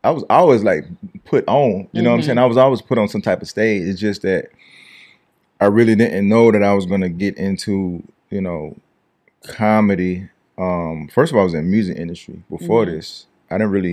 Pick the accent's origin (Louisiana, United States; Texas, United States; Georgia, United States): Louisiana, United States; I'm Louisiana. I'm a Louisiana native.